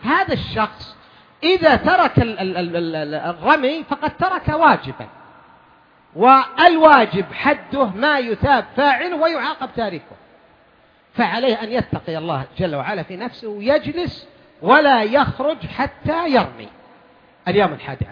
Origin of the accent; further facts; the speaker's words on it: Al-Qassim, Saudi Arabia; حنا على ما قال في مثلا عندنا بالقصيم